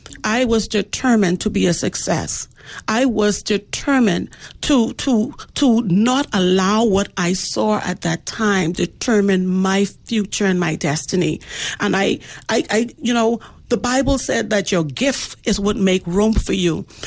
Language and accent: English; Crown Haven, Abaco, Bahamas; I hail all the way from Crown Haven, Abaco. And may I add, that's the last point in the north where you go to take a ferry over to Grand Bahama.